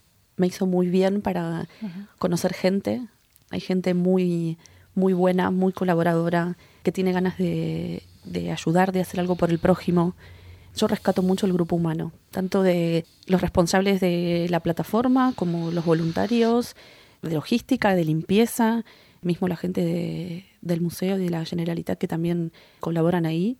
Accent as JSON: {"language": "Spanish", "region": "northern Argentina", "country": "Argentina", "said": "En Argentina, de donde yo soy, de una provincia muy pobre en el norte del país."}